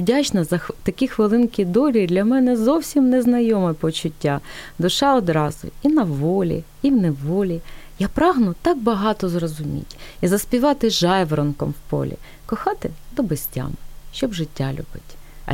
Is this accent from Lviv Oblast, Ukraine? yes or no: no; Cherkasy, Cherkasy Oblast, Ukraine; тому що я черкащанка в шостому поколінні.